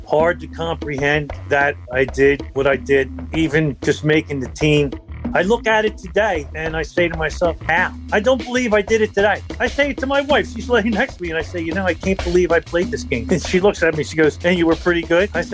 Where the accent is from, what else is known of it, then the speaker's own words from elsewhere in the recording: Deptford, New Jersey, United States; Yes, I grew up in Deptford.